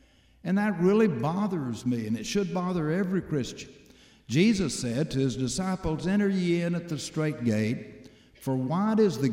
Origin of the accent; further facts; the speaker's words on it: Texas, United States; And I told him who I was and that I was from Texas